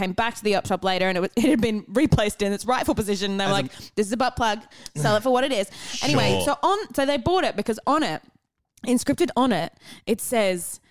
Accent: Melbourne, Victoria, Australia; I come from Melbourne.

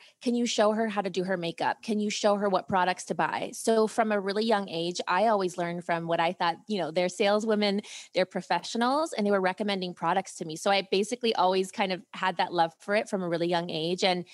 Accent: Ohio, United States; So I grew up in Ohio and I lived with my dad growing up. So my parents were divorced. My mom lived in Europe. I lived with my dad in Ohio.

